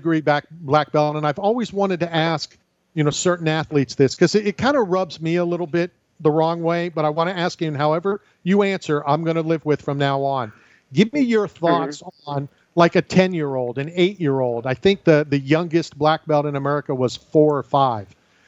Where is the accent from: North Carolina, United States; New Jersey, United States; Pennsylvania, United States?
Pennsylvania, United States; Philadelphia; And I tell them I'm from Philadelphia, and it's like a badge of honor, and I'm so proud.